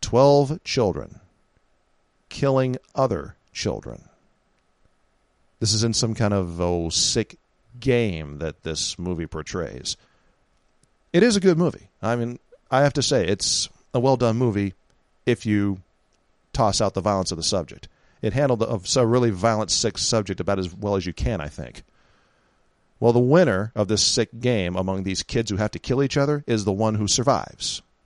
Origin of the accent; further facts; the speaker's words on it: San Francisco, California, United States; Hey, I'm from San Francisco, California, folks.